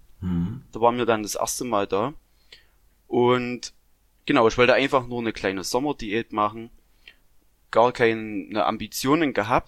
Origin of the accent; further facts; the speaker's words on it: Saxony, Germany; also ich komme aus Sachsen